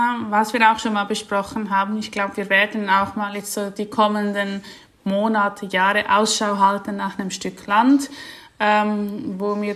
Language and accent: German; Switzerland; wir waren zusammen auch in der Schweiz, also er hat auch meine Heimat kennengelernt.